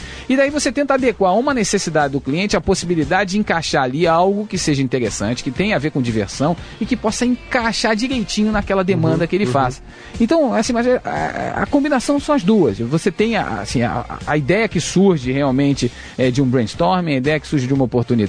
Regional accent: Rio de Janeiro, Brazil; sou carioca, tive a oportunidade de estudar engenharia aqui no Rio de Janeiro, fiz a Universidade Federal

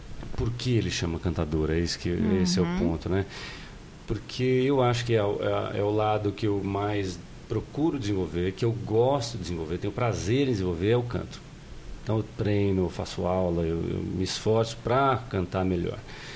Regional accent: Brazil; accent: interiorano; É o meu sotaque, que é um pouco interiorano, né?

